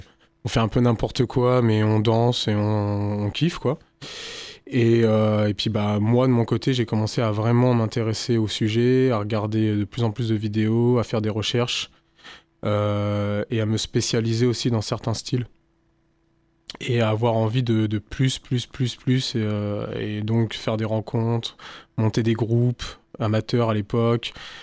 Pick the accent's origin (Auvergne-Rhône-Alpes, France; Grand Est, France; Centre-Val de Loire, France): Centre-Val de Loire, France; Tours; danseur hip-hop, je suis de Tours à la base.